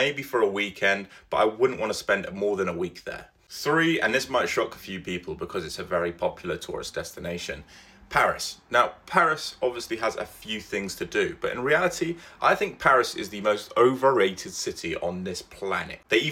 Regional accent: London, United Kingdom; Once again, maybe this is because I was brought up in London.

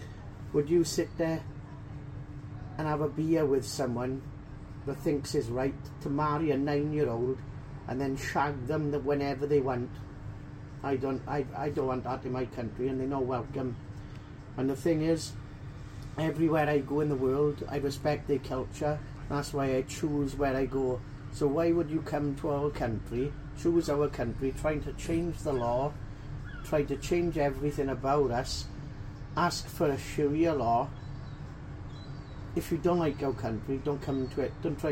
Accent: Wales, United Kingdom; I'm British and I'm proud. I'm Welsh. I was born in Wales. I got family that's English.

